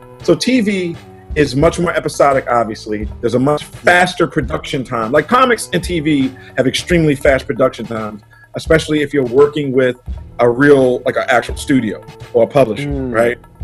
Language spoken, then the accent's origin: English; Baltimore, Maryland, United States; I grew up in Baltimore, and you know, later in life things got a little bit rough